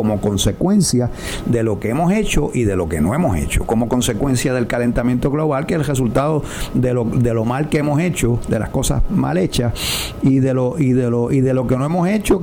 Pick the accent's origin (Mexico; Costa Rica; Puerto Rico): Puerto Rico; Mayagüez; De hecho, yo que vengo de Mayagüez